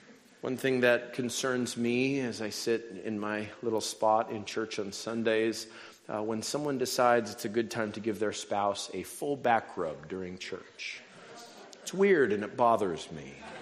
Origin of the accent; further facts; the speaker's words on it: New Mexico, United States; first language Spanish; English is a second language; So whatever your preferred heart language is, mine is Spanish, I'm from New Mexico.